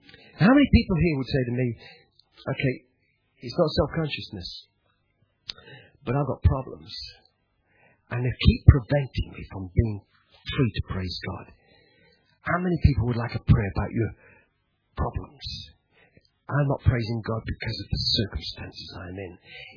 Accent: England, United Kingdom; I'm an Englishman set free. Stiff upper lip, you know.

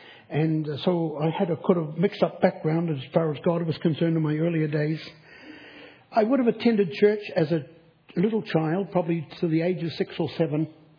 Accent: New Zealand; At the age of 18, the wonderful age of 18, as a Kiwi boy, I came across a little young lady who I thought was quite nice.

